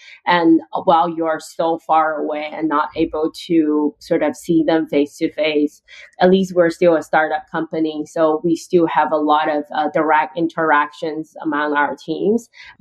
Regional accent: Canada; I think I mentioned I'm a Canadian. I'm actually stuck in Vancouver since March.

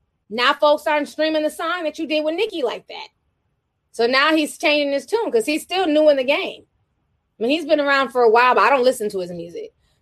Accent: Midwest, United States; you thought growing up in the Midwest that a lot of Puerto Ricans look like

